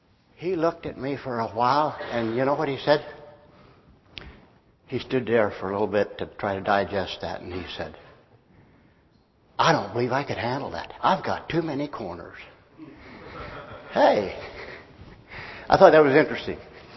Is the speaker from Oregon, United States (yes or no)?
no; Arkansas, United States; I grew up in Arkansas in a very rural place.